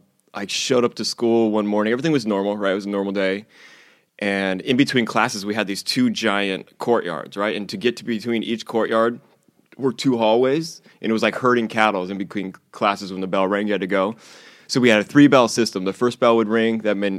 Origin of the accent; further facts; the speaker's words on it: San Diego, California, United States; I grew up in San Diego.